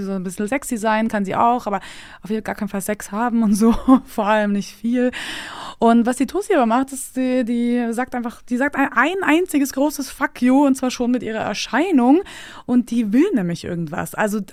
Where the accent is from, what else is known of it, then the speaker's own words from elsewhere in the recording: Bavaria, Germany; also born or lived in Munich, Germany / Austria; Und dann bin ich ja auch noch vom Land, ne? Wir sind ja von München nach Österreich gezogen, von Österreich dann wieder nach tiefes Niederbayern.